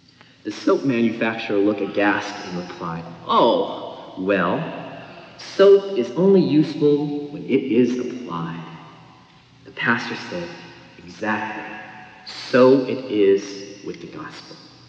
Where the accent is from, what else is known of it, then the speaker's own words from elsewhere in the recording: Denver, Colorado, United States; now in Boston, United States; I went to the Island School of Theology in my hometown of Denver, Colorado.